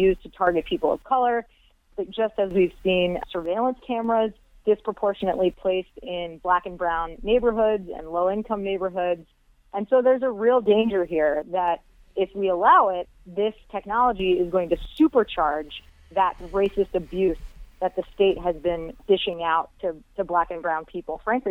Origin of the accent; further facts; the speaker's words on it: Massachusetts, United States; A number of states, including Massachusetts, my home state, have now legalized recreational cannabis use.